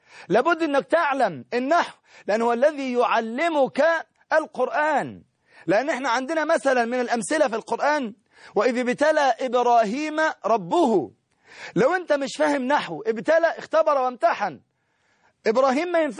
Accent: Egypt; أعزائي طلاب وطالبات الثانوية العامة في كل مكان من بلادنا مصر الحبيبة

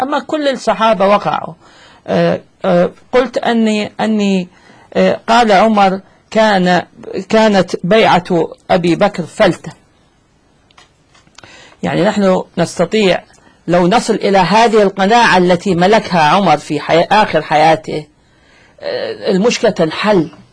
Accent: Iraq; أنا باعتباري عراقي

